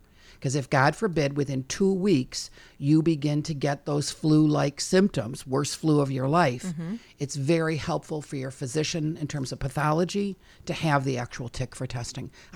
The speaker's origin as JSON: {"language": "English", "town": "Chicago", "region": "Illinois", "country": "United States", "said": "I'm from Chicago."}